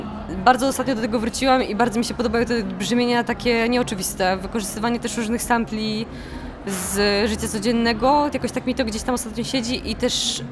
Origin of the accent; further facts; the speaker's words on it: eastern Poland, Poland; tak pochodzę właściwie z Polski Wschodniej gdzieś tam